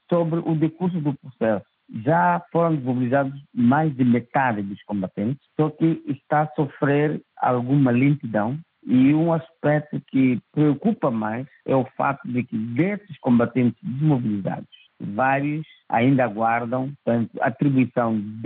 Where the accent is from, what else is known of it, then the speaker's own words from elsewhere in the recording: Mozambique; criou tristeza em todos nós como moçambicanos